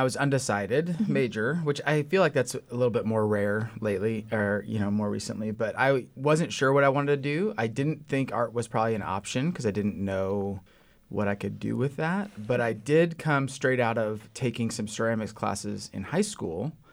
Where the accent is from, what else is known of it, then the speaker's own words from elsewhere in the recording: California, United States; now in Waco, United States; So yeah, I grew up in California and came out here to go to Baylor in 1996.